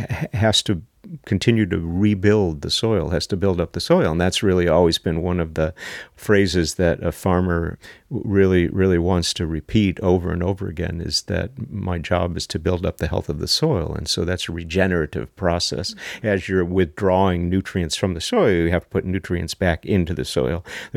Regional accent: Long Island, New York, United States; she knew I was from Long Island.

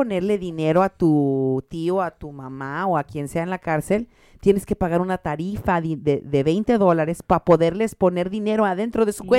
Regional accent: Mexico; soy una mexicana que anda cruzando fronteras, ¿no?

